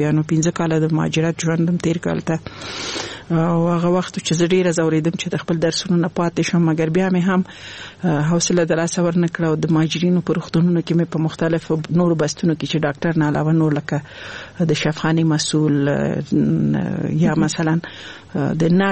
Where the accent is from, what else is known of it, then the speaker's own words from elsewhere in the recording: Nangarhar, Afghanistan; also born or lived in Laghman; زه خپله د لغمان ولایت یم او زما مور غوښتل چې زه باید ښه ځای کې درس ووایم، نو ځکه هغه به په لغمان کې وه، زه یې ماما کور کې په ننګرهار کې پریښی وم.